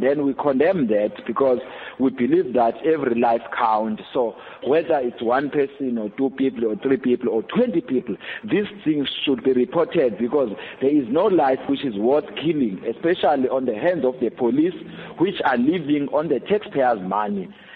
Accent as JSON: {"language": "English", "country": "South Africa", "said": "So we are prepared as South Africans"}